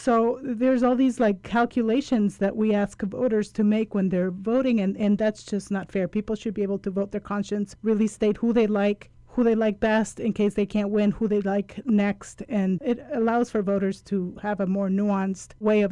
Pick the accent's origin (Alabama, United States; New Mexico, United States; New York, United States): New Mexico, United States; Santa Fe; in my hometown where I live in Santa Fe, New Mexico